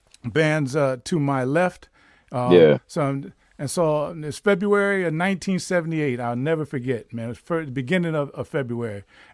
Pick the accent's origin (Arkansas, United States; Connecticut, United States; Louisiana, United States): Connecticut, United States; And see, I mean, I'm from Connecticut, man.